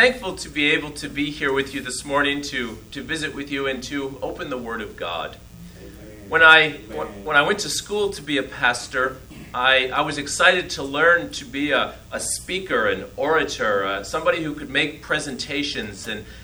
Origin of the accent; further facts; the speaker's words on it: Ohio, United States; now in Wisconsin, United States; The most obvious is I grew up in Northwest Ohio, so I'm not from Wisconsin. But I've lived in Wisconsin longer than I have Ohio at this point.